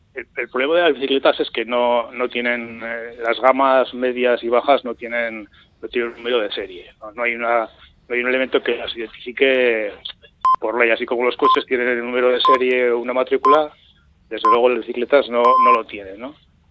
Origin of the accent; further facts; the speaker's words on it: Pamplona, Navarre, Spain; somos de Pamplona de toda la vida, hemos andado en bici y no hemos tenido problemas.